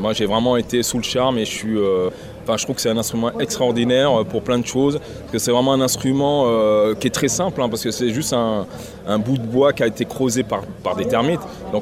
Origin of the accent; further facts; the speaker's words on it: Martinique; je suis originaire de la Martinique.